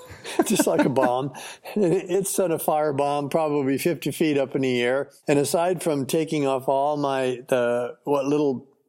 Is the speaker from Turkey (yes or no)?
no; Florida Keys, Florida, United States; You know, I was born in the Florida Keys and grew up traipsing through the swamps with my older brother.